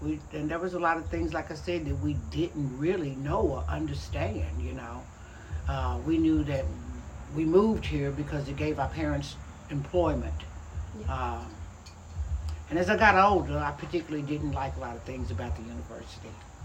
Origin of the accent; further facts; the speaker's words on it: Suwannee, United States; We grew up in Suwannee. We were all born and raised in Suwannee.